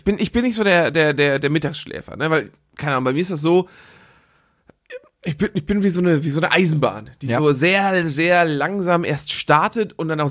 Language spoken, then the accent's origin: German; Germany; born there; Ich bin in Deutschland geboren.